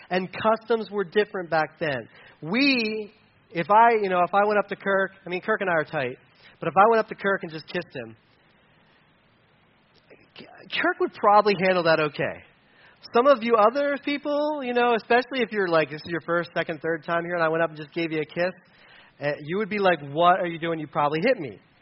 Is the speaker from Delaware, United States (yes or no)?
yes; Delaware, United States; where I grew up in Delaware, you know, people didn't hold their guns like this.